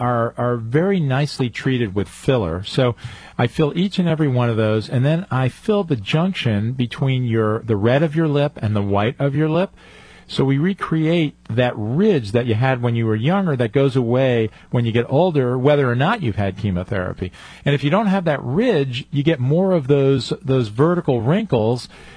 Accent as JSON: {"language": "English", "town": "Highland Falls", "region": "New York", "country": "United States", "tie": "born or raised there", "said": "I grew up in Highland Falls, and Highland Falls is a very special place for me"}